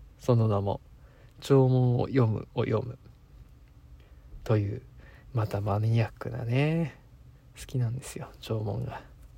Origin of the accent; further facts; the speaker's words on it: Fukushima, Japan; moved away as an adult; ゴリゴリの福島県出身ですので、めちゃくちゃなまるんですよ、帰ったら。